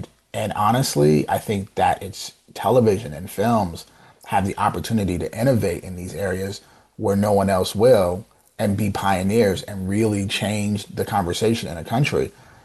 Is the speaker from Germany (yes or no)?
yes; Germany; I grew up in Germany, right?